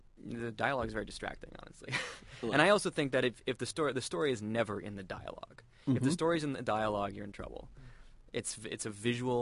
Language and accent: English; New Hampshire, United States; I'm from New Hampshire originally, nowhere to make a movie set in Iraq in New Hampshire, so...